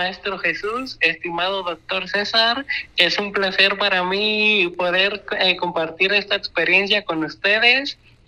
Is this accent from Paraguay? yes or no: no; Sahuayo, Michoacán, Mexico; born there; la región Ciénega de Chapala, Michoacán, en donde se ubica Sahuayo, mi ciudad natal